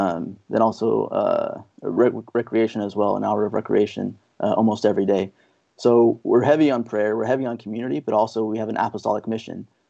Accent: Kansas City, United States; now in Florida, United States; So we came from originally Kansas City. I was born and raised in Kansas City.

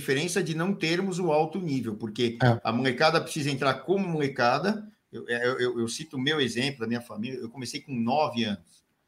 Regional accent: São Paulo, Brazil; born there; Palmas do Tremembé, onde eu nasci, lá na Zona Norte, do lado do Horto Florestal

